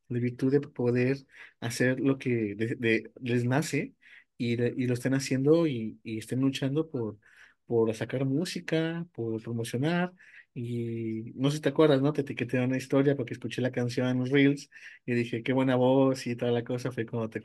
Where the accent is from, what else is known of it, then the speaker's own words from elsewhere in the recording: León, Guanajuato, Mexico; cuando estuvieras acá en León, Guanajuato, somos del Bajío